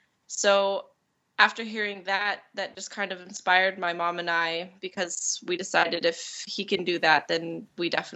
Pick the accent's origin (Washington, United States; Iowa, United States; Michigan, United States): Washington, United States; Birdsview; I'm from Birdsview, Washington.